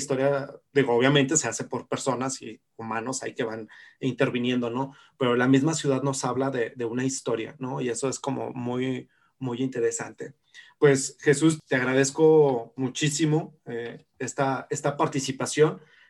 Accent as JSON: {"language": "Spanish", "region": "Zacatecas", "country": "Mexico", "said": "Seguramente quienes somos zacatecanos y caminamos por las avenidas"}